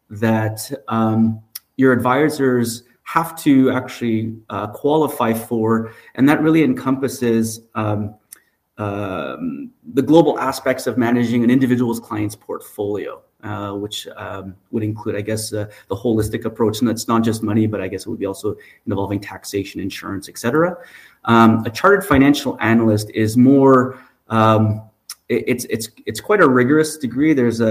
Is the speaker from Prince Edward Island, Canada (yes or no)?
no; Montreal, Quebec, Canada; I'm actually born and raised in Montreal.